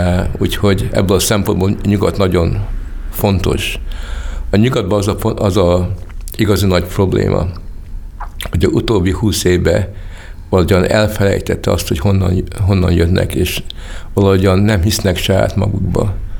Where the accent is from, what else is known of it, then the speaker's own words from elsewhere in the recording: Hungary; úgy éreztem, hogy igazából magyar vagyok